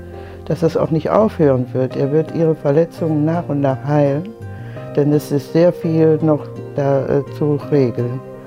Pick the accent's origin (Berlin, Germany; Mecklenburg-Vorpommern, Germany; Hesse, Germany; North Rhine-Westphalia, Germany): North Rhine-Westphalia, Germany; Solingen; ich komme aus Solingen